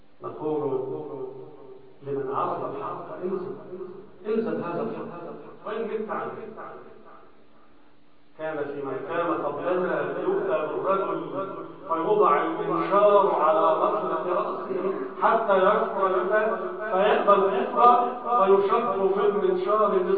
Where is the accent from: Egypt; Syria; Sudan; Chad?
Egypt; اللهم اجعل بلدنا مصر بلدا امنا وامن اهله يا رب العالمين